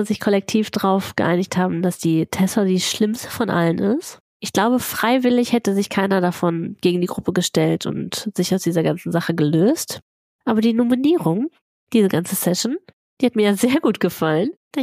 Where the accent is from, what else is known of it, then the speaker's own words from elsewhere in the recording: North Rhine-Westphalia, Germany; Ich bin aus dem Ruhrpott.